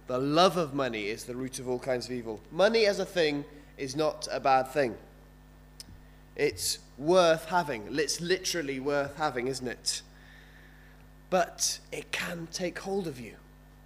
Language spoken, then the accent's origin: English; London, United Kingdom; moved away as an adult; now in Cardiff, United Kingdom; I'm from London originally. I moved to Cardiff about 8 years ago, where I met my wife, who's from Swansea originally